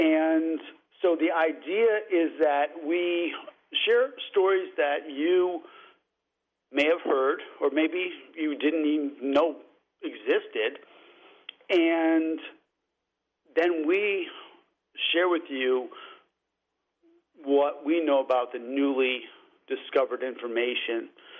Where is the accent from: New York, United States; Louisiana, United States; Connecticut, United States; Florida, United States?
Connecticut, United States; Danbury; I grew up in the Danbury area, so that was the only area that I was aware of that had floods.